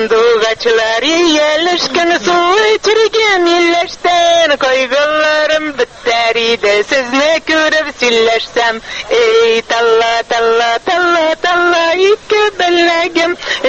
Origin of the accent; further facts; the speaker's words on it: Karaganda Region, Kazakhstan; Мин Казахстанда үстем. Каргандинская область Казахстанда. Инде 15 ел торам Газпрода. Әтиләрем Сталинград яктан. Әнием Пемза ягыннан. Так что раскулаченный балалар иде.